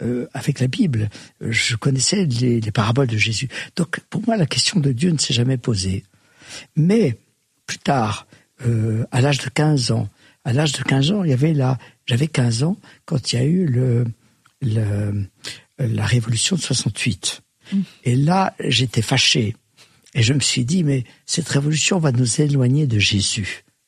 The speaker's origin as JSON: {"language": "French", "region": "Occitanie", "country": "France", "tie": "born there", "said": "je suis né dans une culture huguenote, parce que je suis né dans les Cévennes"}